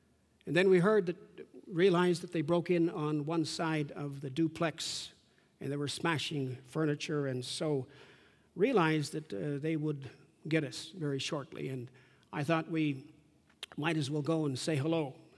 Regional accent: Canada; I said, I'm Canadian.

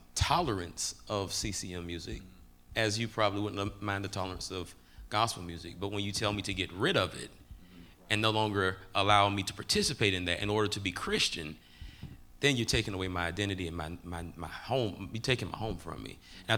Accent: Mullins, South Carolina, United States; I am an African American from Mullen, South Carolina, and we were raised on

